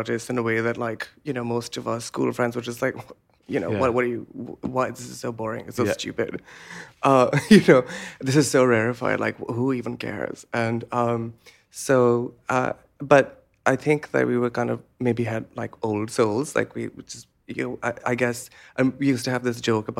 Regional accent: Lahore, Punjab, Pakistan; now in Ohio, United States; I started painting when I moved from Lahore to Ohio. Mm-hmm. I did not know very much about American culture before that, apart from the culture that is exported.

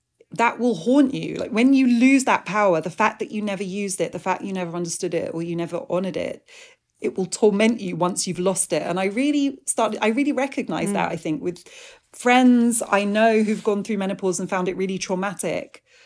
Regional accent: United Kingdom; the way I grew up in Britain

